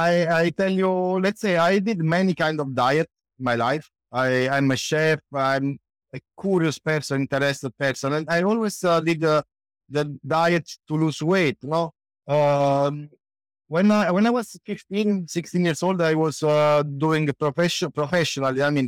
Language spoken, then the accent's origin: English; Naples, Campania, Italy; English is a second language; moved away as an adult; now in Netherlands; So I'm Italian from Napoli. I'm 44 years old. I live here in the Netherlands.